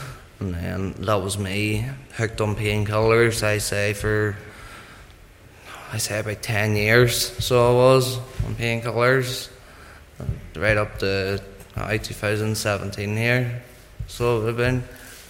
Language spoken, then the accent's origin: English; Monkstown, Northern Ireland, United Kingdom; So I was brought up in Monkstown, living with my nanny and my granda. That's where my mum lived, so that's where I was brought up. I was brought up there till about four